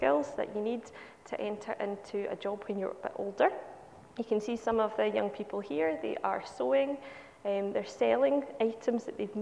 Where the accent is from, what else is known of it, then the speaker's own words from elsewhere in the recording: Greenock, Scotland, United Kingdom; now in Cumbernauld, United Kingdom; I do live in Cumbernauld. I'm originally from Greenock, however.